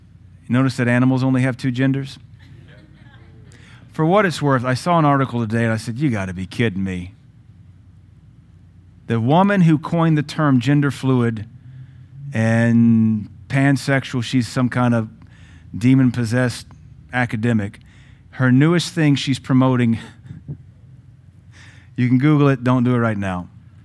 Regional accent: Seattle, Washington, United States; You know, I grew up in Seattle, which was environmental central

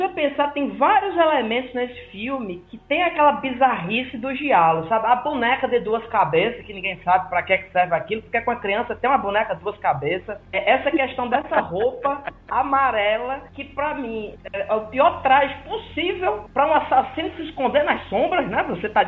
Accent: Paraíba, Brazil; Eu sou do interior da Paraíba

